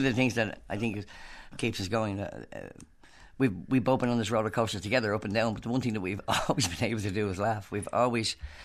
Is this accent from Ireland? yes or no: yes; Ireland; But you're still feeling... we're Irish. When you feel the need to apologise, I'm so sorry.